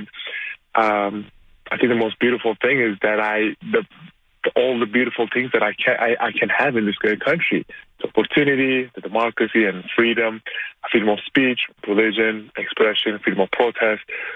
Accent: Turkey; the problems that were happening in my home country, Turkey.

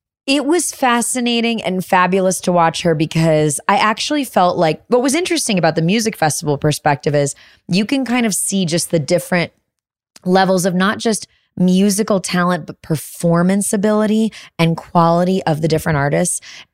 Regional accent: Chicago, Illinois, United States; By the way, grew up loving them. I am from Chicago.

